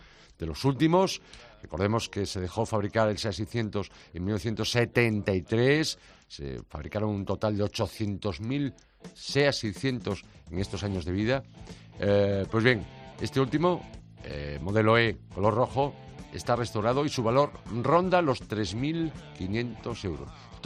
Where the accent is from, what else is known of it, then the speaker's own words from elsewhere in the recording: A Coruña, Galicia, Spain; y por último, en mi tierra, en Coruña